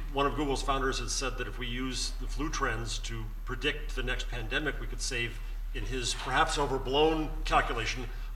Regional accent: United States; Everyone, and I was, as an American, I was freaked.

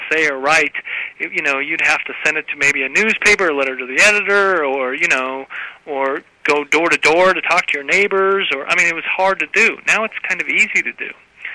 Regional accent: Denver, Colorado, United States; because it knows I'm from Denver

